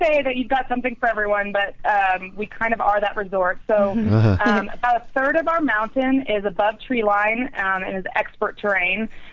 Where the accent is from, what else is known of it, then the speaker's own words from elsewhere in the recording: Oklahoma, United States; now in Colorado, United States; but I unfortunately was born and raised in Oklahoma.